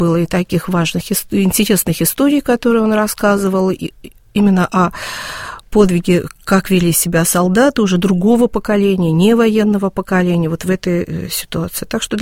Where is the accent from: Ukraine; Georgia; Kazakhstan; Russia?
Ukraine; Uzhhorod, Zakarpattia Oblast; born there; родилась в 1958 году. Угу. Родилась я... В паспорте у меня написано так. Город Ужгород.